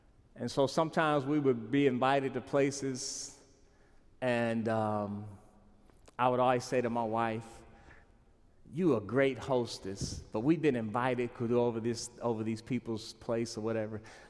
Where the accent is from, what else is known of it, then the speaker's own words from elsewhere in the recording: Maryland, United States; I grew up in the Washington, D.C. area near Andrews Air Force Base. I'm used to big planes and big bombs and big bang.